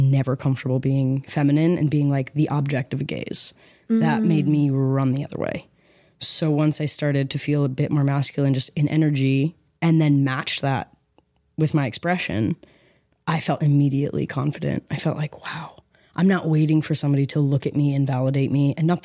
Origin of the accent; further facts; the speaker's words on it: Boston, Massachusetts, United States; now in Los Angeles, United States; I tell people I'm from Boston, but I feel like I grew up when I came to LA and came to college